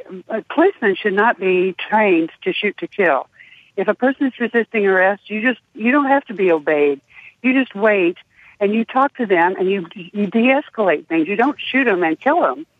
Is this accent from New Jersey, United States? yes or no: no; Dallas, Texas, United States; now in Omaha, United States; I was born in Dallas, Texas, and grew up in Texas